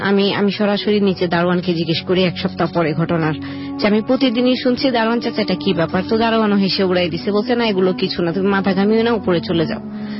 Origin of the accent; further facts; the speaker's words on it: Dhaka, Dhaka Division, Bangladesh; আমি বাসা ফরিদাবাদ এলাকায়, আমি এখন বর্তমানে লক্ষ্মী বাজার আছি।